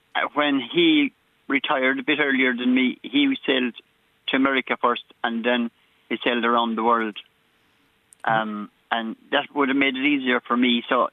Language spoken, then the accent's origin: English; Limerick, County Limerick, Ireland; born there; now in Dingle, Ireland; I was born in Limerick, and about 5 years after I got married, I moved to Dingle to become a fisherman